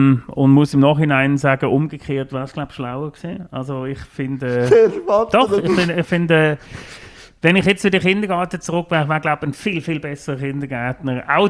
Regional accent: Switzerland; now in Berlin, Germany; Ich bin halber Deutsche, ich habe die Schweizer Staatsbürgerschaft abgegeben quasi.

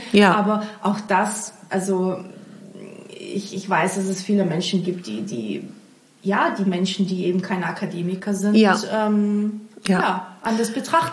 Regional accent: Baden-Württemberg, Germany; also born or lived in Portugal; Also ich bin ja noch in Portugal geboren, war die ersten 4 Jahre da und dann bin ich quasi nach Baden-Württemberg, Schwabeländle bin ich aufgewachsen

